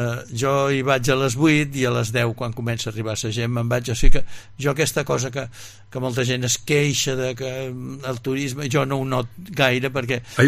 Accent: Barcelona, Catalonia, Spain; Jo neixo a la maternitat de Barcelona, vaig néixer a Barcelona, i vivíem amb la meva família a la Gran Via de Barcelona, a prop de la plaça de Tetuán

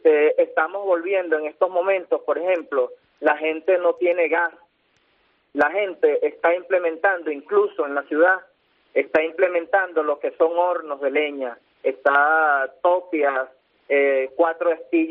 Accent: Venezuela; yo como ciudadano venezolano, pues, y que he vivido, yo tengo 51 años

